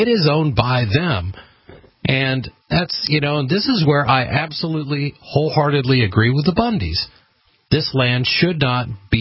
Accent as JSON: {"language": "English", "region": "Oregon", "country": "United States", "tie": "born or raised there", "said": "I can, because I'm from Eastern Oregon. You know, I grew up with farmers in my area complaining about Bureau of Land Management."}